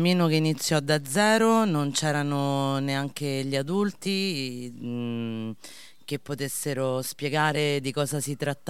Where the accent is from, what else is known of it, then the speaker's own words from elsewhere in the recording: Argentina; Io sono argentina, sono una maestra di asilo, della materna, lavoro in un quartiere che è un quartiere in carenza in Argentina, è una baraccopoli, a Buenos Aires.